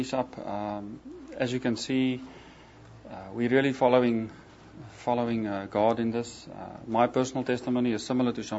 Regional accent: South Africa; we came from South Africa, and we really went to a church that was Christ preaching, charismatic, Holy Spirit filled, Pentecostal church, big church.

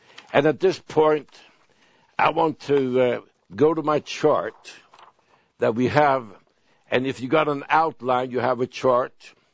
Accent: Sweden; moved away as an adult; And I was born in Sweden. I lived in Sweden until I was about 21 years old.

